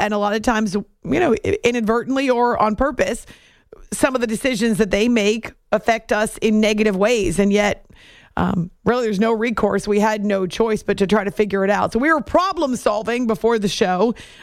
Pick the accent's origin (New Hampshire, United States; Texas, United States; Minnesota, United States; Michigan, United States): New Hampshire, United States; growing up in New Hampshire, I couldn't follow the Boston Celtics on TV because we didn't have cable.